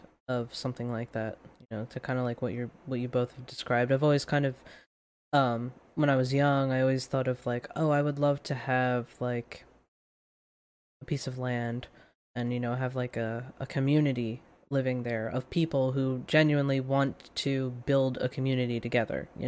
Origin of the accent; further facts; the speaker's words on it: Philadelphia, Pennsylvania, United States; I'm more like, I'm from Philly. Like, I identify more with that than I'm Irish and Scottish and whatever.